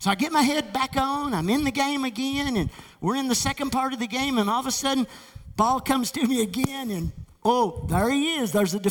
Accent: Dexter, Kentucky, United States; I was raised in Kentucky. When I was raised in Kentucky, outside of Dexter, I grew up wanting to be a Kentucky basketball player.

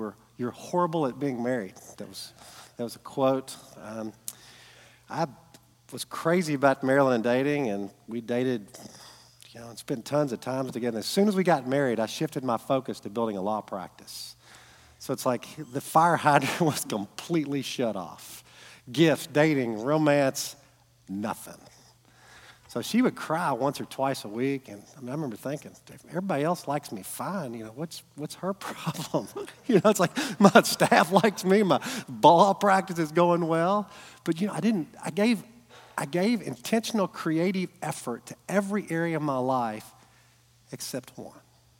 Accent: Owensboro, Kentucky, United States; We're from Owensboro. Got up early this morning. There's chaos in Owensboro

